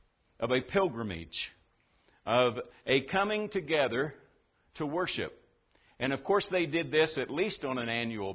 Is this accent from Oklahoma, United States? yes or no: yes; Oklahoma, United States; But I was raised in Oklahoma, and we had mountains in Oklahoma, and Quartz Mountain was a hill, but we called it Quartz Mountain.